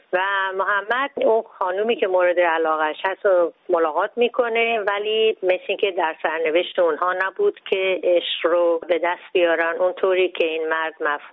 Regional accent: Iran; من خیلی باعث افتخارم هست که بگم من یه ایرانی هستم

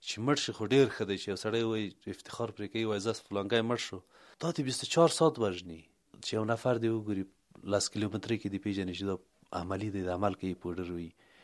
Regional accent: Ghorband, Parwan, Afghanistan; د پروان د ولایت یمه د غوربند د ولسوالۍ اووه دېرش کلن یمه.

